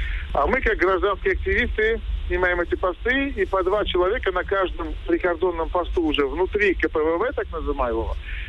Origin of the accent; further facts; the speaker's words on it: Crimea, Ukraine; мы как крымские татары, пронизанные информацией, которая идет с Крыма